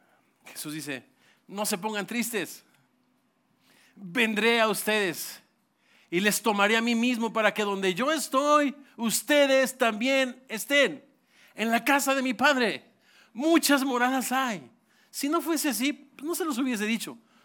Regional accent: Mexico City, Mexico; also born or lived in Chicago; somos de la Ciudad de México, bien chilangos, y digo, de hueso colorado

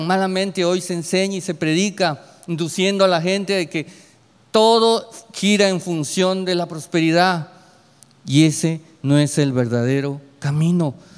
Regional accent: Peru; now in United States; crecí en un hogar donde me dieron todo de niño, allá en Perú

